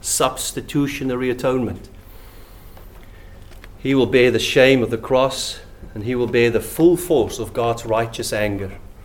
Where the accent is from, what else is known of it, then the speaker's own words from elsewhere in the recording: South Africa; may I be as direct as only a South African can be?